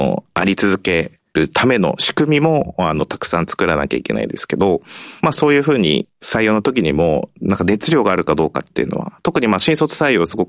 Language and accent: Japanese; Fukuoka, Japan; 私も地方の出身なので、まあ、私の地元で営業して A8 ネットのサービスを使ってもらって、まあ、福岡なんですけど